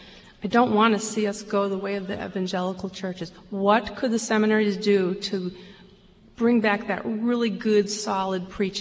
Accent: Massachusetts, United States; from Massachusetts.

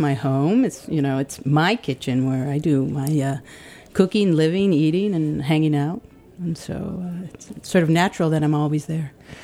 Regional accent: California, United States; also born or lived in Lake Tahoe / Sacramento / San Francisco; I grew up in Northern California.

